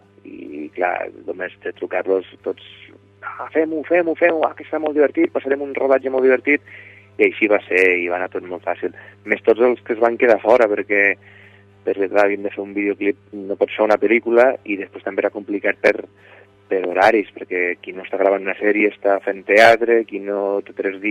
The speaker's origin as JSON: {"language": "Catalan", "region": "Catalonia", "country": "Spain", "said": "Jo que sóc un ebrenc"}